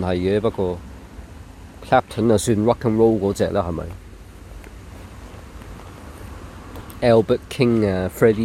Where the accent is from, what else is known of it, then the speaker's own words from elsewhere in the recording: Hong Kong; 我同胞，我香港人啊、中國人嗰啲咧